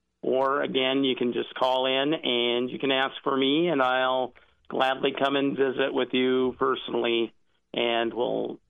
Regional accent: Montana, United States; I'm originally from Montana

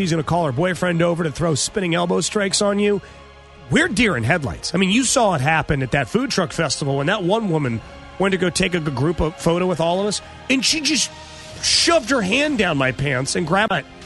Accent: Waldorf, Maryland, United States; I grew up in Waldorf. It's a swampy town. It's always humid.

